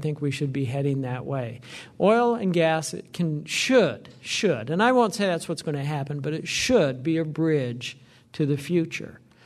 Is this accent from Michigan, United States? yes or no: no; Wyoming, United States; You know, I'm originally from Wyoming. I probably saw more cars today than I even knew existed for most of my life.